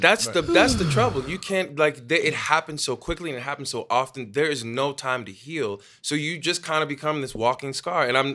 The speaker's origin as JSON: {"language": "English", "region": "Texas", "country": "United States", "tie": "born or raised there", "said": "And I'm growing up in Texas."}